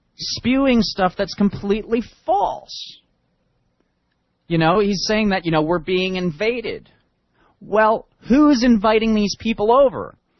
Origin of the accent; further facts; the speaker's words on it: New York, United States; I remember in the 70s and early 80s growing up in New York, man.